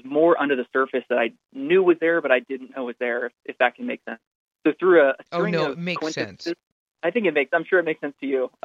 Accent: California, United States; So I grew up in the Bay Area, and I was very lucky to get recruited to play soccer in college

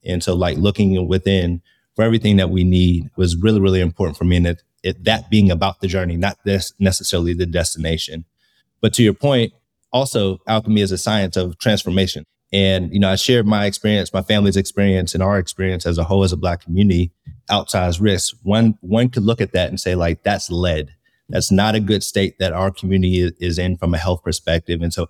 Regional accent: Pittsburgh, Pennsylvania, United States; and then in 2008, I got drafted back to my hometown team, the Pittsburgh Steelers.

